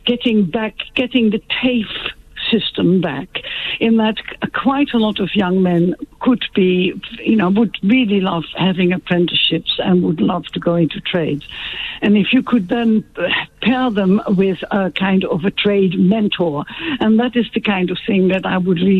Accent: Netherlands; Well, I come originally from the Netherlands, where they have been closing prisons for the last decade.

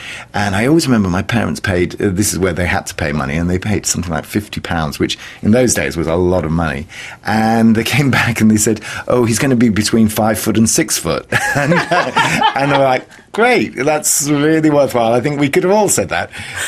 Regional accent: Yorkshire and the Humber, United Kingdom; and she was from Italy and I was from Yorkshire. And so at that time, Yorkshire seemed so far away, we never even went back home for the weekend.

